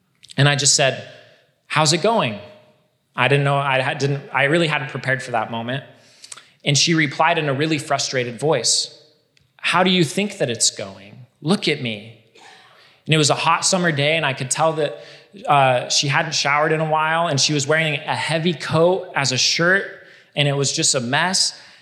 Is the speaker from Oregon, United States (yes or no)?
yes; Baker City, Oregon, United States; It's a small town of like 10,000 people, Baker City